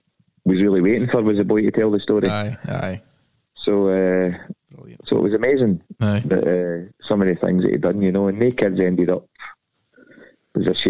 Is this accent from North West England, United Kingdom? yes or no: no; Scotland, United Kingdom; accent: Scottish; And so you can imagine me going in a payphone, taking James's Park to this woman in Sunderland with my Scottish accent